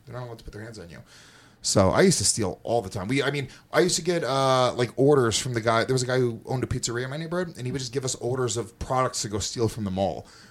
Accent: New York, United States; But where I grew up in Rockland County, I worked at Hot Topic when I was in high school.

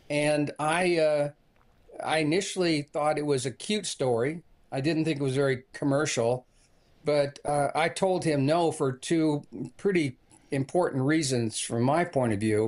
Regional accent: Bloomington, Indiana, United States; I grew up in Bloomington, Indiana, and my two favorite teams, or my three favorite teams every weekend were Indiana and the teams that played Notre Dame or and Purdue.

